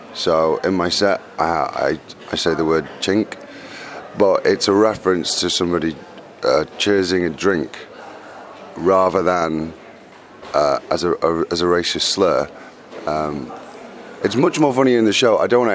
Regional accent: Leeds, Yorkshire and the Humber, United Kingdom; in my hometown in Leeds

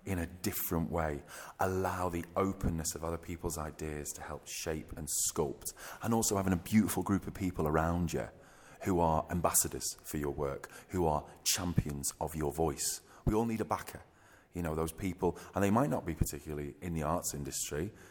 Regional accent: Runcorn, North West England, United Kingdom; the place where I was born and bred

